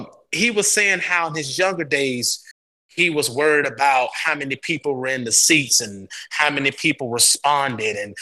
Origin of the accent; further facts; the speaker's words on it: North Macedonia; Remember how I mentioned that, you know, I grew up in Macedonia.